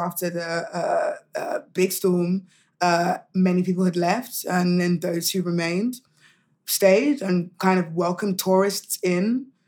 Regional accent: United Kingdom; I'm like that, and I'm British

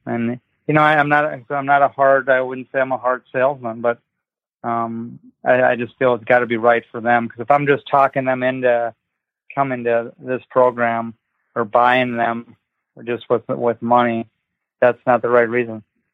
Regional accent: Bismarck, North Dakota, United States; the size of the community was a little bit similar to where we grew up in Bismarck.

